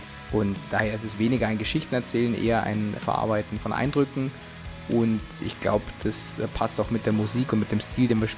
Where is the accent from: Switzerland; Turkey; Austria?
Austria; now in Germany; Ursprünglich komme ich aus Österreich.